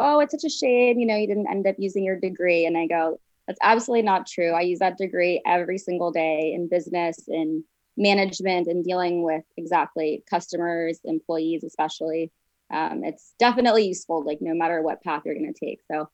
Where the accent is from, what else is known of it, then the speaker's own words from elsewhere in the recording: Santa Barbara, California, United States; So I am a Santa Barbara native. I was actually born and raised here. I grew up in Montecito.